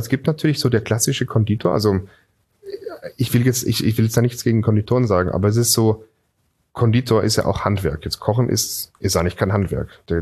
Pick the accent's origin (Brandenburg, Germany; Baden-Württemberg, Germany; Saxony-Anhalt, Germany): Baden-Württemberg, Germany; Singen; weil ich bin in Singen am Hohenwil zur Schule gegangen. Dort war das erste Maggi-Werk außerhalb von der Schweiz. Das heißt, ich bin mit Maggi-Suppe groß geworden.